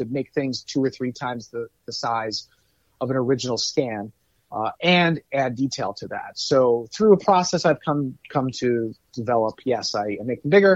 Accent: Troy, United States; I'm proud Trojan. So I grew up in Troy. Troy's my hometown. So I'll always have a special place in my heart for Troy.

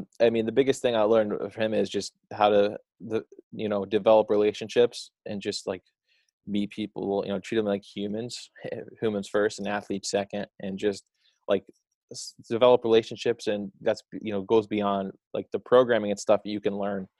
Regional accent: Rutland, Vermont, United States; I'm originally from Vermont, which is awesome, from Rutland, Vermont. So it's about an hour and a half south of Burlington, where my, you know, my parents currently live.

